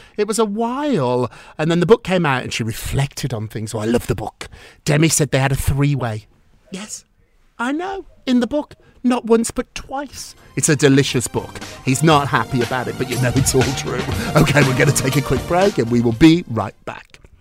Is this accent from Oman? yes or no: no; United Kingdom; now in United States; 25 years ago, he was one of my first clients, and I came from Britain, so I'd never actually watched Melrose Place, so I didn't really know him.